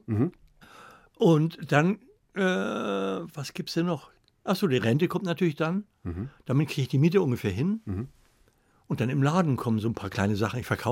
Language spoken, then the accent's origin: German; Northern Germany, Germany; Und ich bin auch ein Norddeutscher.